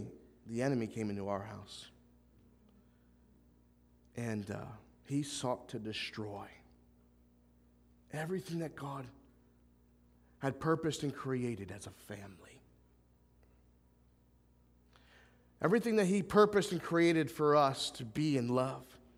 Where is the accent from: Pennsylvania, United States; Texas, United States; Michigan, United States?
Pennsylvania, United States; Chalfont; I grew up in Pennsylvania, so it's so good to be back here in southeastern Pennsylvania. I had the privilege of growing up in a little small town called Chalfont, Pennsylvania, in Bucks County.